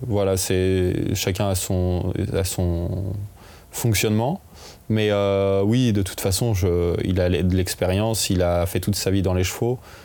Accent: France; quand on est français, en France

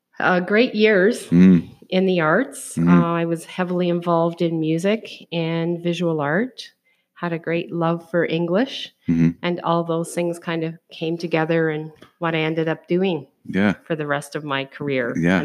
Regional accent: Peterborough, Ontario, Canada; I was born in Peterborough, just on the outskirts of Peterborough. Spent my public school years in various rural schools around the city, and ended up at Thomas A. Stewart for my high school years.

